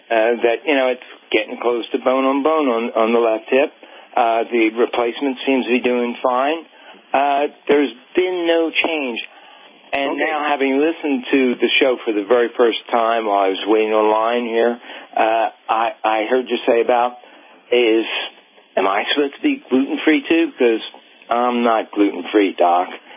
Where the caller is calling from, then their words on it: New Jersey, United States; from Jersey, but really right across from Philadelphia.